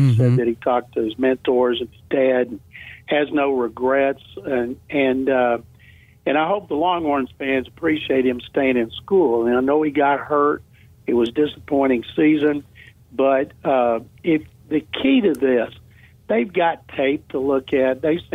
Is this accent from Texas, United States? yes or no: yes; Waco, Texas, United States; sure I knew growing up in Waco as a diehard Cowboys fan.